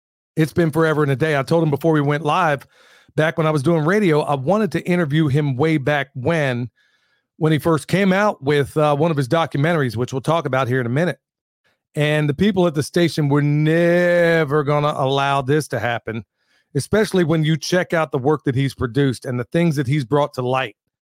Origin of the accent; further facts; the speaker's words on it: Oklahoma City, Oklahoma, United States; Look, y'all, I was raised in Oklahoma, particularly South Oklahoma City. Graduated high school there.